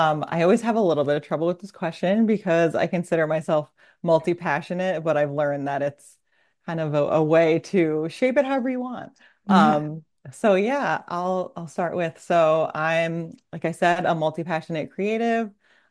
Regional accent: New York, United States; So I grew up also on Long Island. I've lived all over the island in different areas.

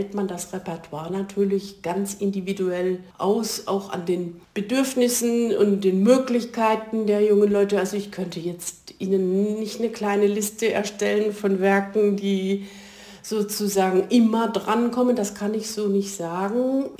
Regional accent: Lahr, Baden-Württemberg, Germany; im badischen Lara in meiner Heimat mit 5 oder so

